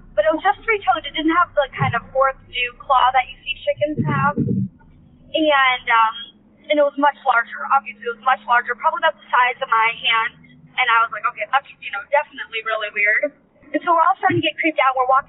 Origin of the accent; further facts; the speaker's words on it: Idaho, United States; And I grew up in Idaho. I mean, I've been around the woods and the forest my entire life.